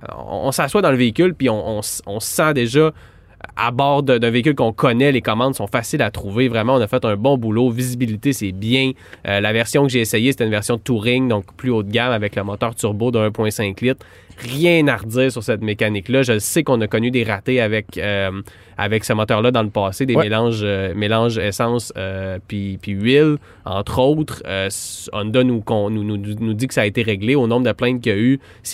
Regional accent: Canada; un véhicule qui est produit chez nous au Canada aussi

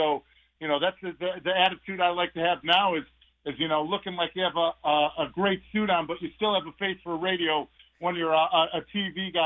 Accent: Chicago, Illinois, United States; I always love talking to the people back home in my hometown of Chicago, as always.

